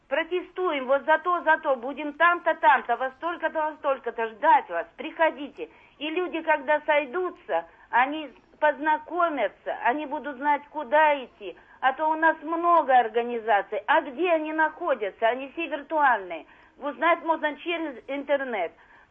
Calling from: Moscow, Russia; я из Москвы.

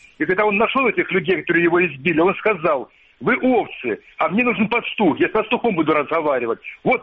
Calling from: Kramatorsk, Donetsk Oblast, Ukraine; Краматорск, это уже настоящий Краматорск.

